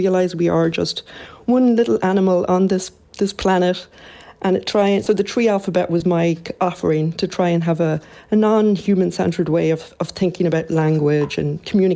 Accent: Ireland; being Irish

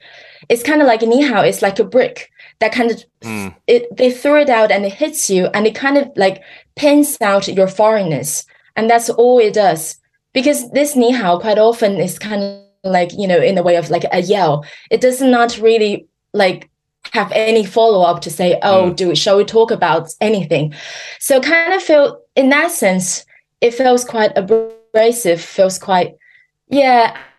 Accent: Ireland; like in Ireland, people often say, where are you from? Because we like, you know, we ask each other, where are you from?

